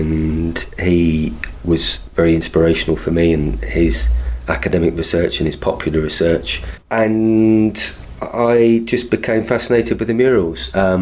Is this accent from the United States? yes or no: no; England, United Kingdom; I can walk up the Falls and I'm an Englishman. I can walk up the Shankill and I'm an Englishman.